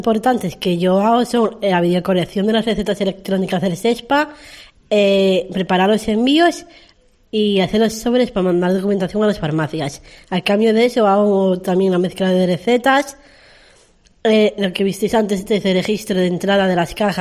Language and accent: Spanish; Gijón, Asturias, Spain; Soy de Gijón. Hice primaria en un colegio en Gijón, y luego pasé al instituto.